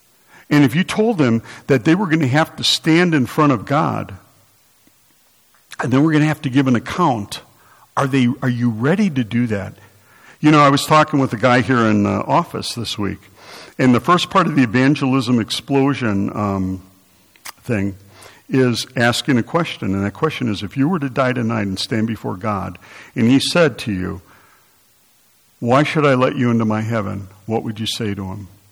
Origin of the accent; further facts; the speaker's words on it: United States; And I didn't read it because I'm an American.